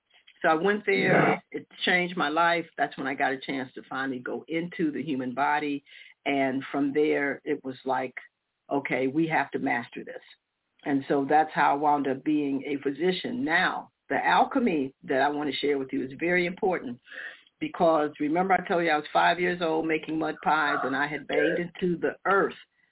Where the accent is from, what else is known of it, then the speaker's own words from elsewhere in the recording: Detroit, Michigan, United States; also born or lived in Chicago; I grew up in Detroit and Chicago.